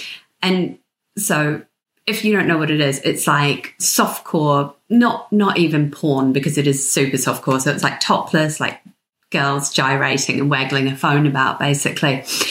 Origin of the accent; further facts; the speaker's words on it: New Zealand; now in United Kingdom; Well, that's where I'm from. So I'm from New Zealand originally.